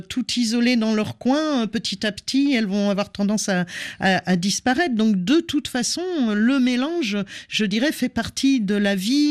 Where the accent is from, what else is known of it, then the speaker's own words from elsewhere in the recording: Bourgogne-Franche-Comté, France; à certains moments comme une parisienne, à d'autres moments comme une jurassienne, parce que je vous l'avoue, je viens du Jura.